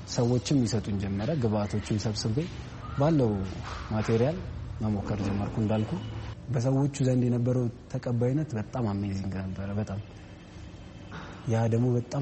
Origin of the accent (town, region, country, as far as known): Addis Ababa, Ethiopia; born or raised there